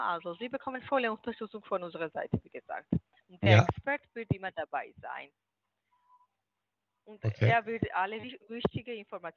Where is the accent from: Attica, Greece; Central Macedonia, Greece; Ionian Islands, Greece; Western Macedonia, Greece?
Attica, Greece; Athens; Ach so, ich bin aus Griechenland.